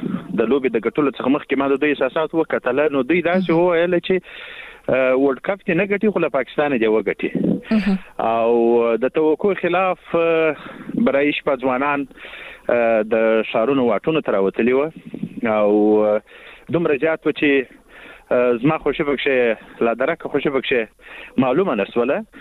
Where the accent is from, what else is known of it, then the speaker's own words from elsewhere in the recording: Lashkar Gah, Helmand, Afghanistan; زه له هلمند څخه یم، لشکرګاه څخه